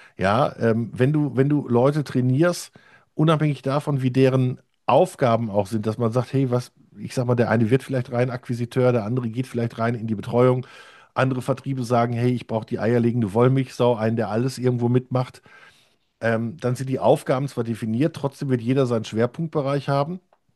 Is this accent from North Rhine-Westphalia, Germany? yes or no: yes; Duisburg, North Rhine-Westphalia, Germany; now in Oberhausen, Germany; ich bin bekennender Pötti, ich bin im Pott aufgewachsen, ich bin Duisburger, ja, also wirklich im Schatten der Stahlwerke aufgewachsen, wohne jetzt in Oberhausen. Hatte zwischendurch auch mal Phasen, wo ich beruflich bedingt mal in Bremen war, aber auch in Nürnberg